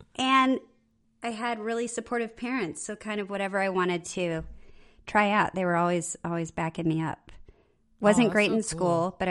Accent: Bellevue, Nebraska, United States; also born or lived in Japan; And then he got stationed to Bellevue, Nebraska, which is a small base, tiny town right outside of Omaha.

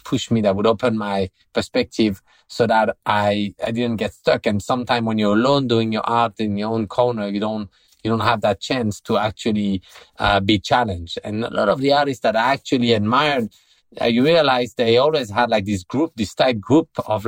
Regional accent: France; English is a second language; I'm an artist from France.

